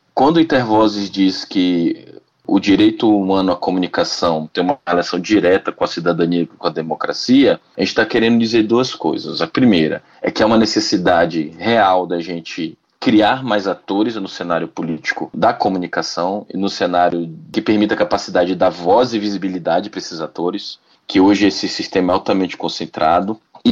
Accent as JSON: {"language": "Portuguese", "town": "Belém", "region": "Pará", "country": "Brazil", "tie": "born or raised there", "also_born_or_lived": "Salvador", "said": "eu nasci em Belém, eu nasci em Salvador, aliás, mas eu sou de Belém. Fui criado em Belém."}